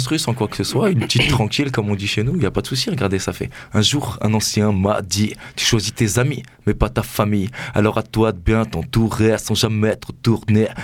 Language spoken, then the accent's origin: French; Paris, Île-de-France, France; Moi, je viens aussi de Paris. J'ai des contacts de mon côté.